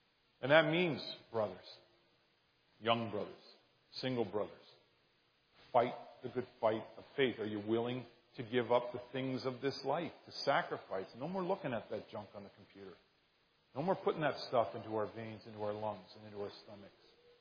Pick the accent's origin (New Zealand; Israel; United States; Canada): Canada; No, I have to laugh as a Canadian.